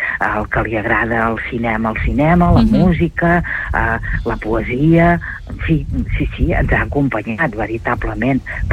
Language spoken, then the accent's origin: Catalan; Sant Feliu de Guíxols, Catalonia, Spain; He nascut a Sant Feliu de Guíxols, he après a nedar en les cales més boniques de l'Empordà, he anat a menjar orissos, he passejat pels boscos de les Gavarres.